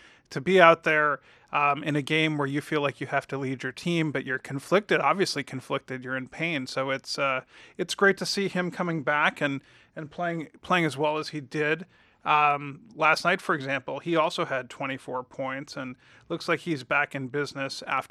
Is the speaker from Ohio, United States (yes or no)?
yes; Cleveland, Ohio, United States; my hometown Cleveland Cavaliers